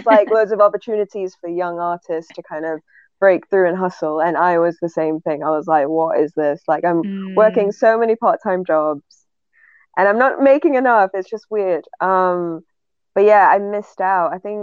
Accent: England, United Kingdom; accent: northern; every time I meet them my northern accent starts playing up. Because now I'm just kind of neutral.

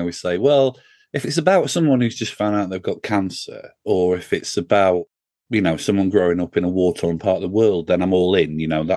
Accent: Doncaster, Yorkshire and the Humber, United Kingdom; I'm from Doncaster, so you know, a trip to Leeds means I can see my parents and parent.

